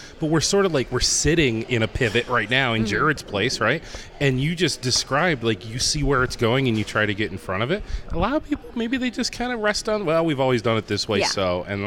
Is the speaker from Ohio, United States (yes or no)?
yes; Conneaut, Ohio, United States; I'm also from Ohio. I'm from Ashtabula County, Northeast Ohio, Conneaut, Ohio.